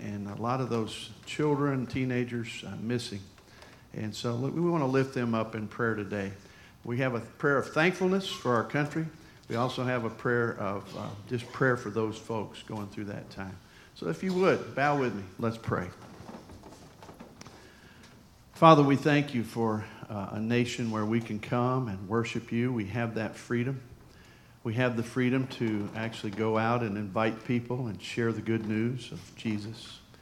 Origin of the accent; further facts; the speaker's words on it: Michigan, United States; My dad, we grew up in Michigan, so my dad was all about American cars.